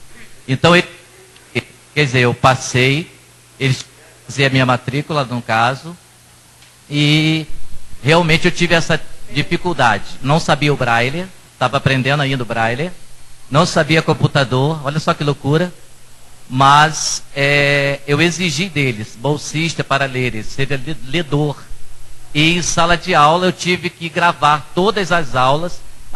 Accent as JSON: {"language": "Portuguese", "region": "Rio de Janeiro", "country": "Brazil", "said": "sou do Rio de Janeiro."}